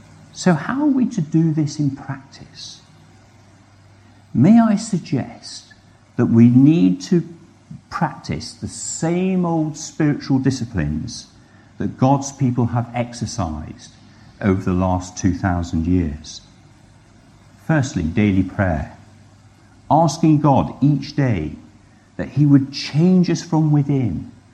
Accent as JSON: {"language": "English", "country": "United Kingdom", "said": "That's tricky, being a Brit."}